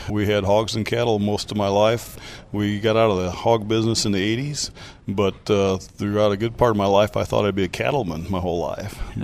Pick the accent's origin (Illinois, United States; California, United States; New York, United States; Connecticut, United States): Illinois, United States; Morton; My hometown of Morton, we claim to be the pumpkin capital of the world